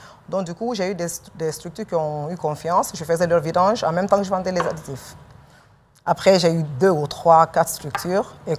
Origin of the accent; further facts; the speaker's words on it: Guinea; je suis guinéenne.